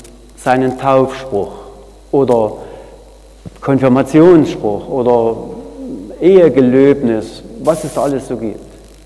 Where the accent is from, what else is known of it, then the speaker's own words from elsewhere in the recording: Auerswalde, Saxony, Germany; In der Kirche Auerswalde, wo ich herkomme